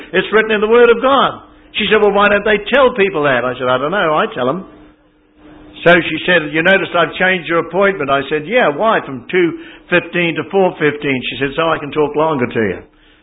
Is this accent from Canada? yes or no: no; Ireland; She said, are you a Jew? I said, no, I'm Irish. Faith and be darned, I can put on the language a bit, you know.